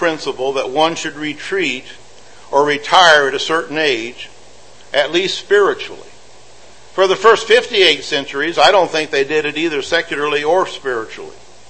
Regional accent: Indiana, United States; Don Grantham was a man that I knew from Indiana. I grew up in Indiana.

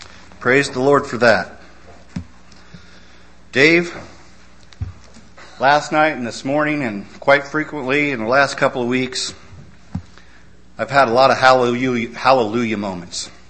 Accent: Prairie City, United States; but when I think of chaff, I think of growing up in Prairie City. I think of the grain elevators and the farmers bringing their grain

